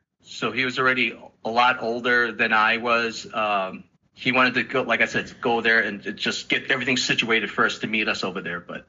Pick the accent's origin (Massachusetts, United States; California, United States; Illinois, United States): Illinois, United States; Chicago; also born or lived in Vietnam; Born in Vietnam. My family and I fled communist country to seek life in America. We came here. I grew up in Chicago, grew up in the hood, grew up there almost basically all my adolescent years, all the way up to my teens